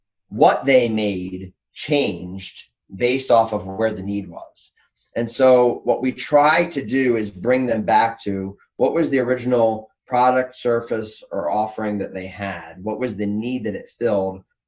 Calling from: Macomb, Michigan, United States; Michigan. So we're about 40 minutes north of Detroit, in Macomb, Michigan.

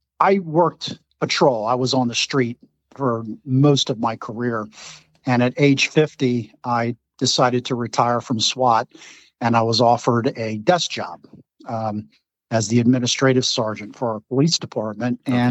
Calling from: Pennsylvania, United States; I am in Pennsylvania, Montgomery County, about 20 miles from Philadelphia.

